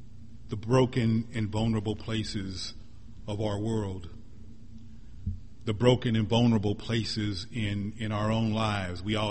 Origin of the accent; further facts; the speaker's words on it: Missouri, United States; Not long after that, I was back in my home state of Missouri and went to Kansas City in the Kemper Arena.